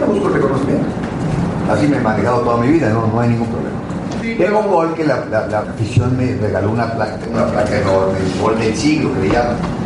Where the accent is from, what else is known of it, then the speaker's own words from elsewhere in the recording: Mexico; Como soy mexicano, ese es un problema. Ser mexicano es un problema en este país.